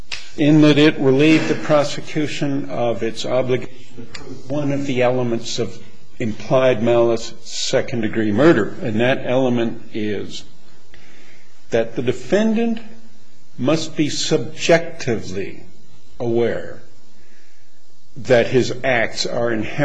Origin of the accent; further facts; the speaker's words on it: California, United States; Well, so am I, you know, and I guess I'm proud of it